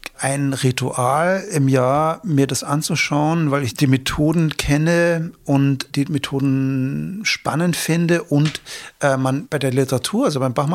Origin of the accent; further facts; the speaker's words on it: Lüneburg, Lower Saxony, Germany; also born or lived in Hannover; ich bin geboren in Hannover, aber aufgewachsen woanders in Lüneburg